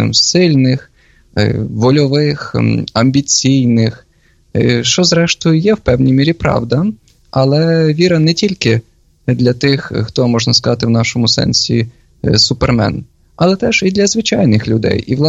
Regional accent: Dunaivtsi, Khmelnytskyi Oblast, Ukraine; born there; Я сам народився в місті Дунаївці, Хмельницької області, і 2 роки тому був висвячений на священника. Працюю зараз у місті Бар

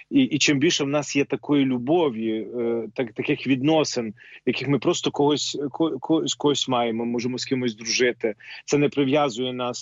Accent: Chortkiv, Ternopil Oblast, Ukraine; Тоді якби я сам з Тернопільщини, Чортків, тоді всім було важко.

